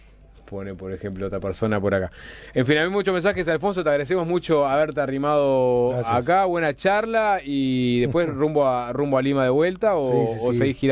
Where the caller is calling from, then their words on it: Maldonado, Uruguay; de Maldonado.